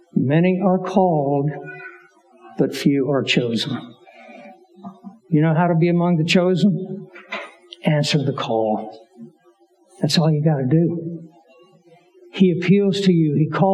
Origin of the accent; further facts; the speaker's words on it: United States; I am an American. I am free.